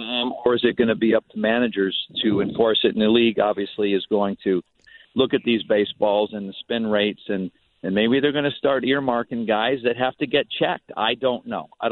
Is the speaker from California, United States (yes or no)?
no; Connecticut, United States; let them know that I'm from Connecticut if they didn't know.